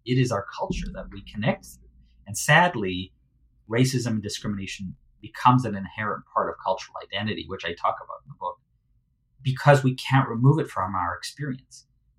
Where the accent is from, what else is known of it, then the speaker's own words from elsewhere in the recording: Tanzania; now in Canada; being an immigrant at the time, my identity wasn't necessarily immediately tied to Canada. It was more tied to Tanzania. And I'd say, I'm Tanzanian.